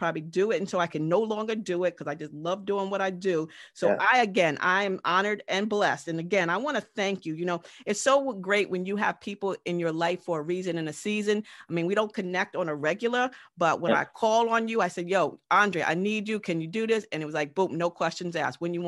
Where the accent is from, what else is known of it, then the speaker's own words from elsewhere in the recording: Dover, Delaware, United States; Again, I grew up in Dover. I bit my teeth in Dover. I went to high school in Dover. I went to Dell State in Dover, and Dover's right down the street.